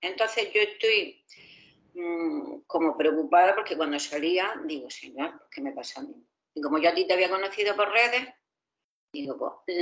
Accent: Murcia, Region of Murcia, Spain; No, yo soy de Murcia.

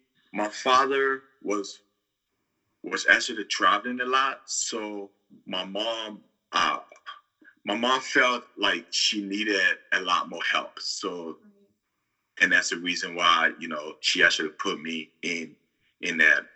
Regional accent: Liberia; Growing up in Liberia, from my father's side, I have 7 brothers and 8 sisters. And then from my mother's side is 3 of us. So I grew up with my mom a lot more.

